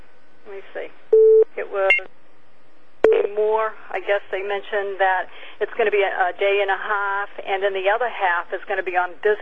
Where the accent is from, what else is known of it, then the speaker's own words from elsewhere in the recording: Massachusetts, United States; You know, I'm from Massachusetts